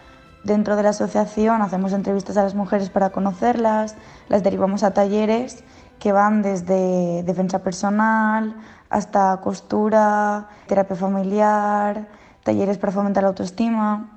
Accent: Burjassot, Valencian Community, Spain; tengo 21 años, soy de Burjasot y estudio Educación Social.

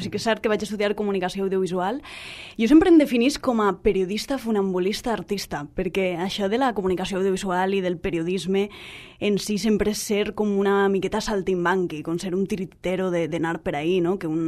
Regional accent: Gandia, Valencian Community, Spain; born there; naixement també, 3 del 9 del 88, aquestes coses no solen dir les dones, eh? Un respecte, per favor. Vaig néixer a Gandia

